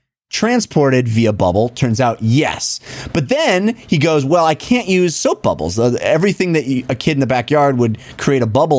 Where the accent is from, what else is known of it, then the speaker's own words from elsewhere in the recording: California, United States; I remember going when I was growing up in the Bay Area as a young boy, and there was this place called the Exploratorium.